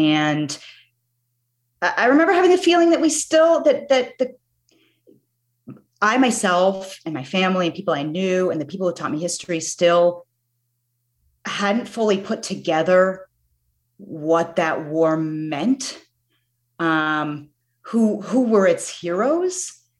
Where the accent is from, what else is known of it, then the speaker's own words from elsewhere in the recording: Virginia, United States; I grew up in Virginia, which is where I am right now, very surrounded by Civil War battlefields, the history of the Civil War, that kind of aura.